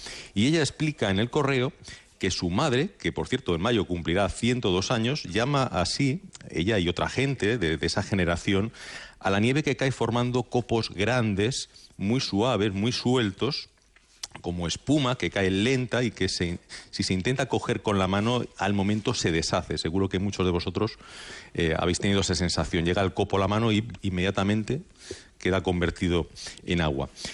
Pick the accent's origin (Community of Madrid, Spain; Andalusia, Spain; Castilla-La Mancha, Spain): Community of Madrid, Spain; Madrid; yo que soy de Madrid, vi nevar el jueves pasado allí en la capital